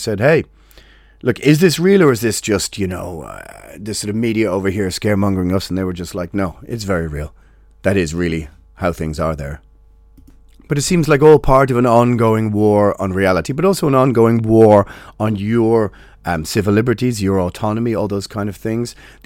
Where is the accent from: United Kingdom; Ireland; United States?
Ireland; I don't know. I'm Irish. You know this.